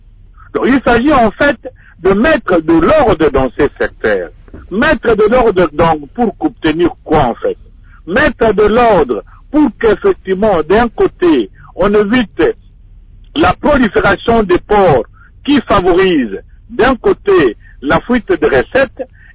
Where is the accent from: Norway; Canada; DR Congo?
DR Congo; parce que nous sommes des Congolais